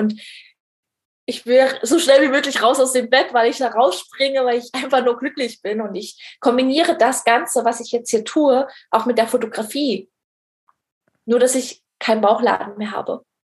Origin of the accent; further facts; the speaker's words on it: East Germany, Germany; wir kommen nämlich beide aus dem Osten, aus der DDR.